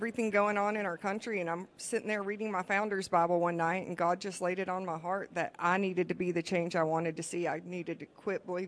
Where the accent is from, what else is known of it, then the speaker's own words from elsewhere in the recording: Chickamauga, Georgia, United States; now in Armuchee, United States; Born and raised in Chickamauga, Georgia.